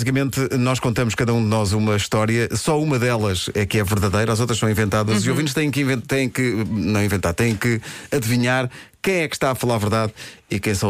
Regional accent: Oeiras, Lisbon, Portugal; E quem é de Oeiras, onde eu cresci, sabe que é verdade.

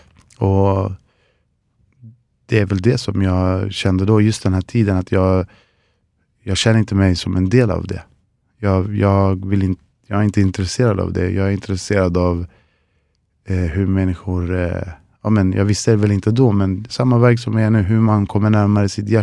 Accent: southern Chile, Chile; Swedish is a second language; now in Sweden; Jag kommer från södra Chile, så vi har massa träd.

